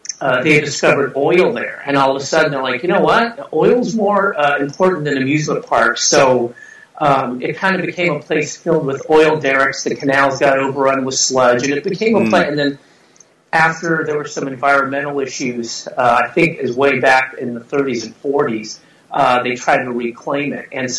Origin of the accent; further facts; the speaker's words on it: California, United States; Well, I grew up in Southern California.